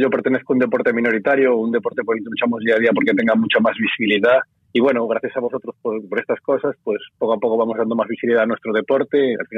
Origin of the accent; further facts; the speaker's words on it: Betanzos, Galicia, Spain; Yo soy gallego, de Betanzos, y allí en mi pueblo hacías piragüismo, fútbol y poquito más había.